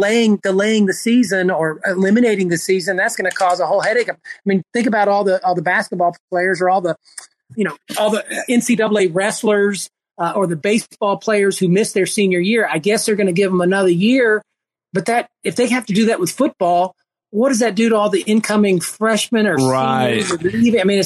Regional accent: Tampa, Florida, United States; unfortunately for the Bucks, my hometown team, we've got this guy Tom Brady who happens to live right next door to me.

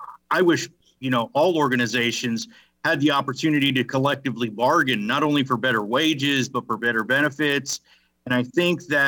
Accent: San Antonio, Texas, United States; Well, a little bit about my background is born and raised in San Antonio, Texas.

